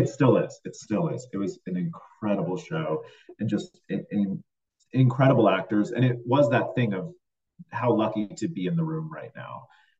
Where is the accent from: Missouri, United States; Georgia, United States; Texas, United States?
Texas, United States; now in New York, United States; I grew up in Texas, and so I maybe took a couple of trips to New York before moving here